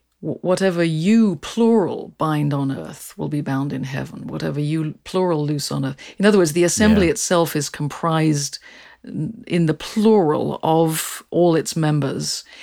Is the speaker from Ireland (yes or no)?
yes; Ireland; Remember, here I'm an Irish Protestant.